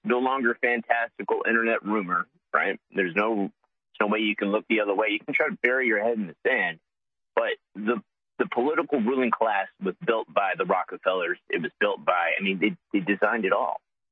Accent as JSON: {"language": "English", "country": "United States", "said": "So we should probably do something, in my opinion, as an American citizen."}